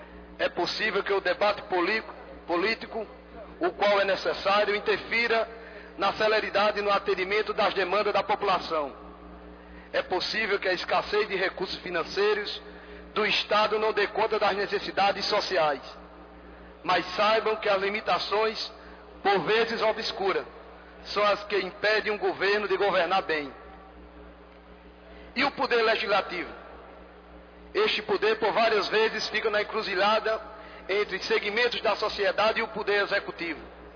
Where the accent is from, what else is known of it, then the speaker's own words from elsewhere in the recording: Santa Cruz do Capibaribe, Pernambuco, Brazil; a população de Santa Cruz me deu a oportunidade de ser eleito prefeito da minha querida cidade, da minha cidade natal.